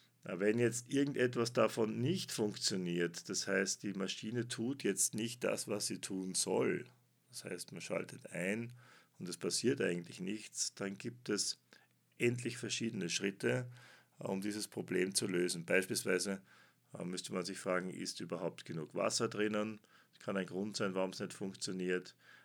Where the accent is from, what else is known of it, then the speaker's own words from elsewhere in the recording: Austria; aber ich bin ein wenig verkühlt, wie man bei uns in Österreich sagt.